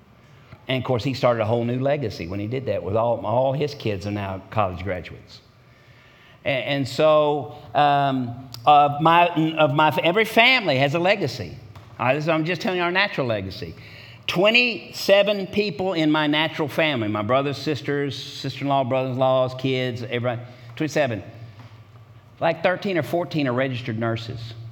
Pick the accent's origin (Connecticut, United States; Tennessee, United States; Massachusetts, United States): Tennessee, United States; I'm from Tennessee. I thought that was great news.